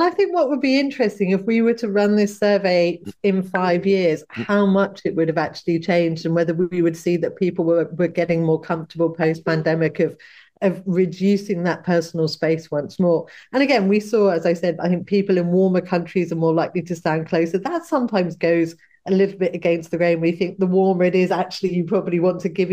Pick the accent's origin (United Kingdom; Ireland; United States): United Kingdom; UK residents, I'm British myself